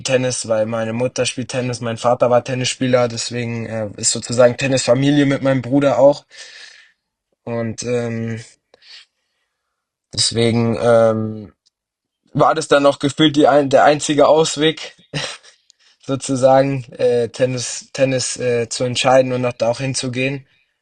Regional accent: Berlin, Germany; erstmal Berlin geboren, es ist meine Stadt, meine Heimat wird auch immer bleiben. Ich freue mich super, wenn ich hier überhaupt immer zurückkommen kann, weil egal in welcher Straße ich bin, es fühlt sich so wie Heimat an. Aber wir sind aufgewachsen, sind wir in der Region Steglitz.

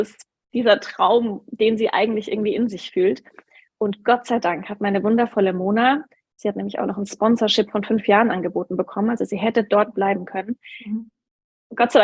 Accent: Würzburg, Bavaria, Germany; now in Munich, Germany; habe eigentlich in Würzburg meine Heimat, bin dann irgendwann nach München

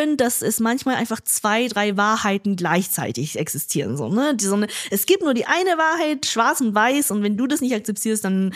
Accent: northern China, China; wo Menschen eine andere Geschichte erlebt haben als zum Beispiel in Nordchina, wo ich aufgewachsen bin.

